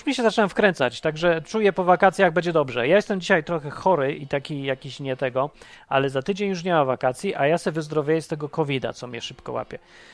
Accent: Kraków, Lesser Poland, Poland; bo ja w Krakowie się wychowałem. Tam chodzili.

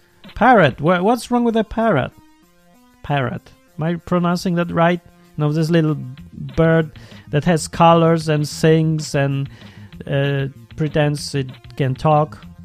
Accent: Kraków, Lesser Poland, Poland; born there; English is a second language; I was born in Kraków, and when I was a kid, it was just normal to be raised with pigeons.

